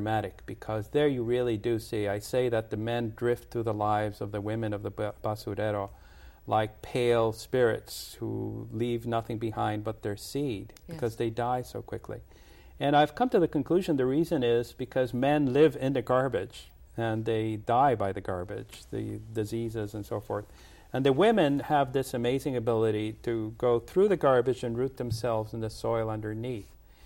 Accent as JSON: {"language": "English", "town": "Guatemala City", "region": "Guatemala Department", "country": "Guatemala", "tie": "born or raised there", "said": "Well, I grew up in Guatemala City, and I can't live there anymore because of the urban problems."}